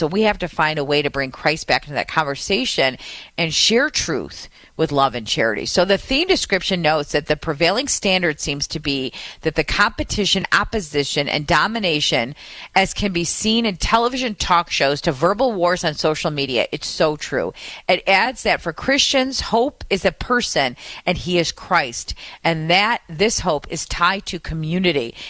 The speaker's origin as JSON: {"language": "English", "region": "Michigan", "country": "United States", "said": "here in my home state of Michigan and the Detroit area"}